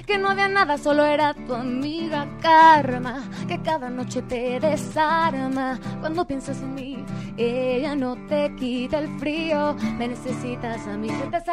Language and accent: Spanish; Mexico; Como buena mexicana, sé que la mejor manera de sanar un corazón roto es con un buen mezcal y un buen mariachi.